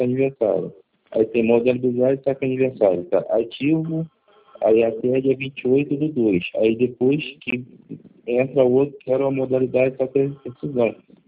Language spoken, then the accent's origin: Portuguese; São Gonçalo, Rio de Janeiro, Brazil; Eu sou de São Gonçalo.